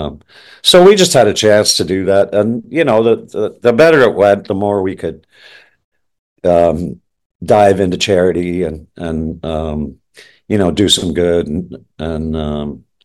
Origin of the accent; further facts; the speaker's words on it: Kingston, Ontario, Canada; because I think we're from Kingston and we kind of whip in and play the horseshoe, but then take off to Sudbury or wherever.